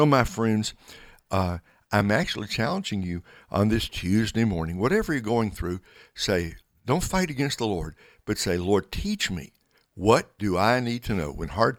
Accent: Russellville, United States; My hometown. How are things in Russellville?

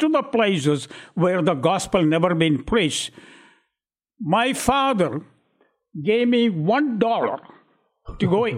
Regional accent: Kerala, India; English is a second language; St. Thomas came to India, it's a state called Kerala, in 52 A.D., and he preached in my home state

